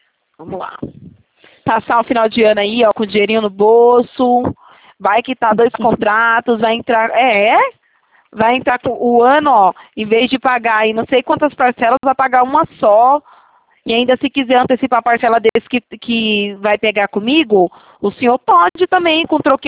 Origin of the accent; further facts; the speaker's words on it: Itatiba, São Paulo, Brazil; Aqui em Itatiba, né? Eu sou de Itatiba, interior de São Paulo.